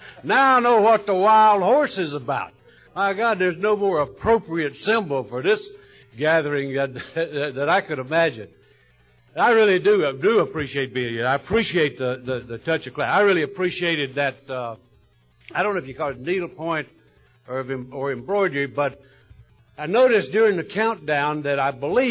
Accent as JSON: {"language": "English", "region": "North Carolina", "country": "United States", "said": "that hurts me because I'm from North Carolina, and tobacco's what keeps us alive, folks."}